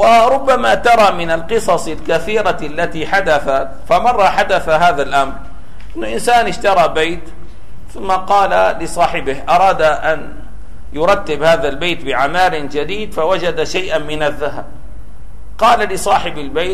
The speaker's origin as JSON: {"language": "Arabic", "town": "Damascus", "region": "Damascus Governorate", "country": "Syria", "said": "مثلا عندنا في دمشق هذا البيت مشهور أنه كان لأحد الحكام الذين كانوا في زمن تركيا"}